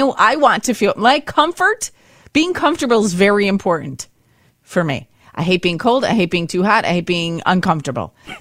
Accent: United States; I will be the very first to raise my hand and admit that I am total American where I do the complete opposite.

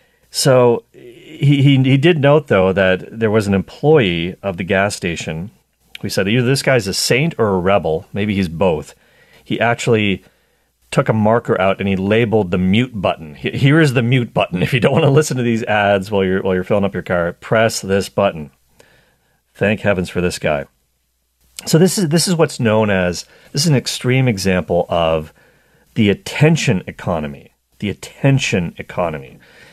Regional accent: Canada; being a Canadian

